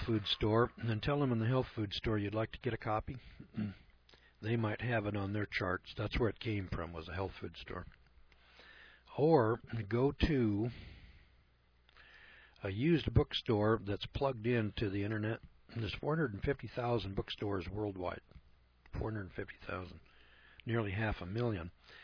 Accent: California, United States; And I'm from California, but evidently it's some place called MOKELUMNE HILL.

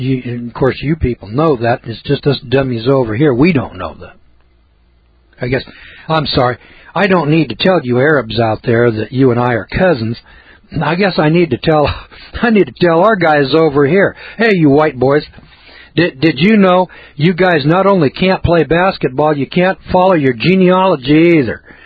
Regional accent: Scotland, United Kingdom; But, you know, sitting over here as a Scotsman

